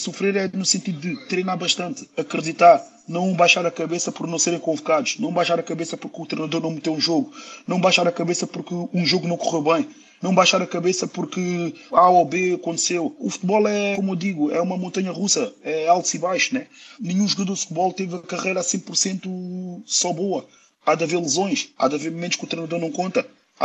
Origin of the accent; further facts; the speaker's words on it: Lisbon, Portugal; born there; Eu nasci em Lisboa, Lisboa foi uma terra que me acolheu bastante bem